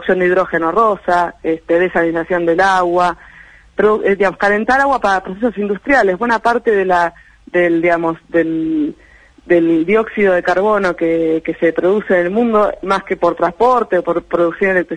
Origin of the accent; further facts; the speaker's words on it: Bariloche, Río Negro, Argentina; yo estoy en Bariloche, porque yo soy de Bariloche